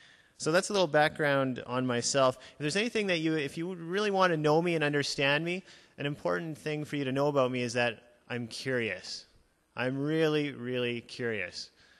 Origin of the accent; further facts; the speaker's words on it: Gimli, Manitoba, Canada; now in Winnipeg, Canada; I grew up in Gimli, Manitoba, and at Bayview E Free Church. My parents were both farmers on a little sheep farm outside of town. And so that's where I grew up.